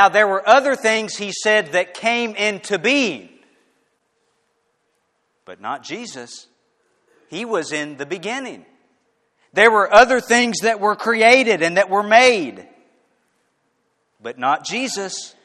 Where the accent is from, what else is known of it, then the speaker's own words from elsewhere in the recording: Deer Park, United States; I am 43 years old. I am from Deer Park. I am married.